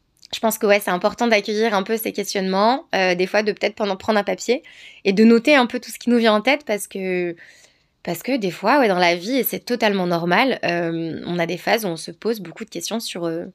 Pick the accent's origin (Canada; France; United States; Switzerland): France; 35 ans, genre, je suis pas si jeune, mais pas si vieille non plus. Et je suis perdue entre deux pays. Tu vois, je suis française. Genre, la France, c'est un pays que j'adore et c'est mon pays. Tu vois, j'ai grandi là dans ce pays